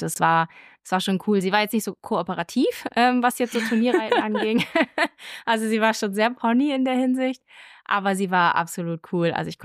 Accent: Bremen, Germany; ich bin halt in der Stadt aufgewachsen. Ich komme ja ursprünglich aus Bremen

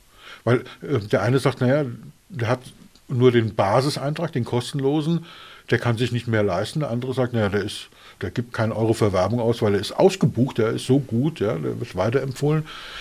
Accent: Berlin, Germany; born there; ich bin in Berlin geboren und ich habe auch noch Verwandte in Berlin

